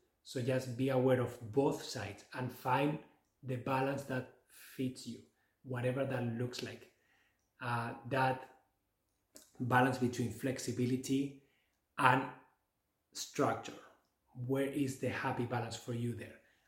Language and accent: English; Barcelona, Catalonia, Spain; also born or lived in Canada; I am originally from Barcelona, but I have been living in Canada for the last 10 years.